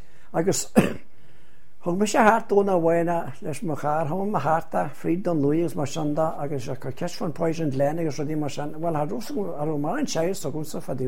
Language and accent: English; Ireland; I'm Irish, I just am proud of it.